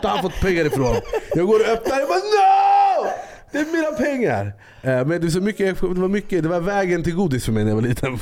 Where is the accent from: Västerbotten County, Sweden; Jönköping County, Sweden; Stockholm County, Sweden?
Stockholm County, Sweden; Jordbro; Hemma hos mig i Jordbro där jag växte upp